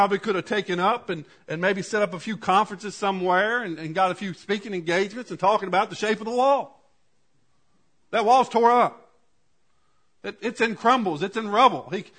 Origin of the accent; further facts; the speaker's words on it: Virginia, United States; There for a while, I was receiving the Page News, because that's my hometown, Page County. That's where I grew up, so to speak. It ain't my hometown now, but it was then.